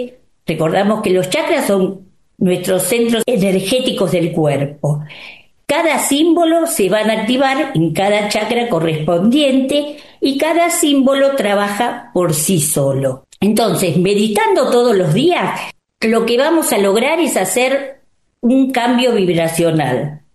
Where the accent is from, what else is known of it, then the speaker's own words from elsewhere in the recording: Buenos Aires, Argentina; soy de Buenos Aires